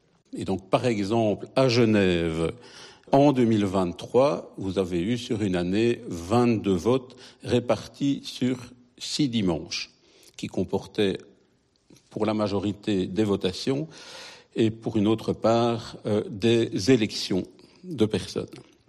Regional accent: Wallonia, Belgium; je ne suis pas suisse, je suis belge et wallon.

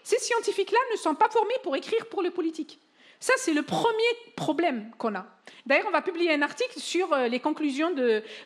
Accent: France; pour nous, moi je viens de France, donc la sécurité sociale, pour moi c'est un acquis

